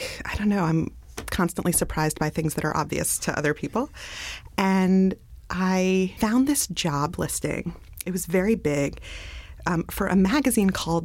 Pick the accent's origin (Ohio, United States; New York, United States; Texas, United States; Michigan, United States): New York, United States; Flatbush; like, the shithole I grew up in Flatbush, they're like making artisanal cheese out of it now.